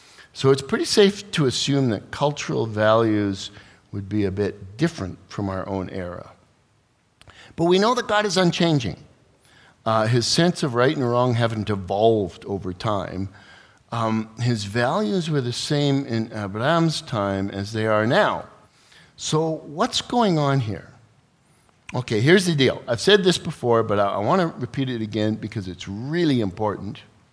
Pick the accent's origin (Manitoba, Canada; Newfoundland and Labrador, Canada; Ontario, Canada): Manitoba, Canada; Winnipeg; When I was growing up in Winnipeg